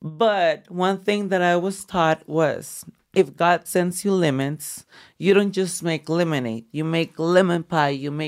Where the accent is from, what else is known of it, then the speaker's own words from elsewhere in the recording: United States; No, no, no. I grew up here in the United States.